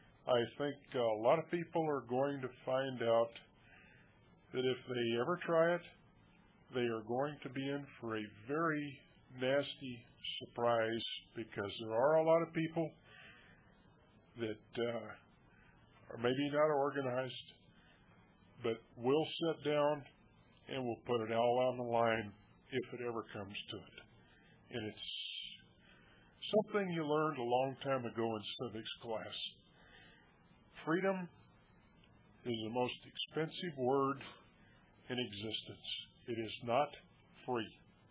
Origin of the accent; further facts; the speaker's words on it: Lubbock, Texas, United States; I'm from Lubbock, Texas.